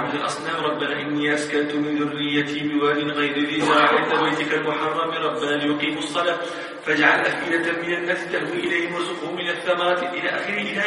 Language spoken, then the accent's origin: Arabic; Bahrain; إذا كان من الأمثال عندنا في البحرين ما في الهم قال كيف هم